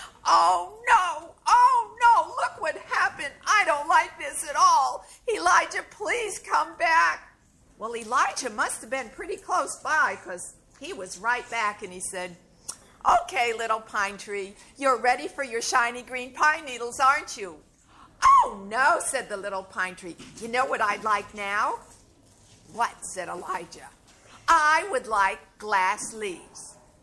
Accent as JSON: {"language": "English", "town": "Miami", "region": "Florida", "country": "United States", "said": "So while you're sitting here, I'm from Miami, and I tell folk tales from all over the world"}